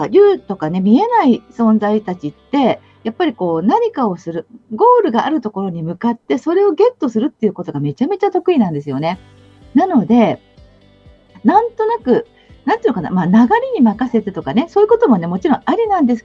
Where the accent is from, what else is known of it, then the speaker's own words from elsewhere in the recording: Kamakura, Kanagawa, Japan; 鎌倉の私の実家に行って